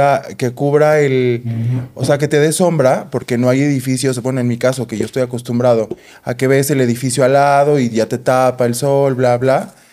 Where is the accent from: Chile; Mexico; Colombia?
Mexico; Mexico City; Yo vengo de la Ciudad de México, que los que conocen la Ciudad de México, pues es un lugar de mucho ajetreo.